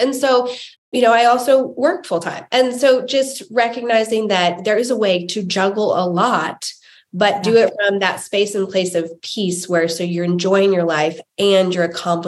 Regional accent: Wichita, Kansas, United States; now in Nashville, United States; I grew up in Wichita, Kansas.

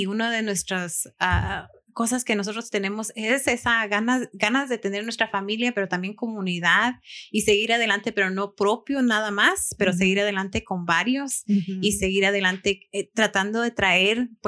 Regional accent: Guatemala; Somos latinas, somos guatemaltecas

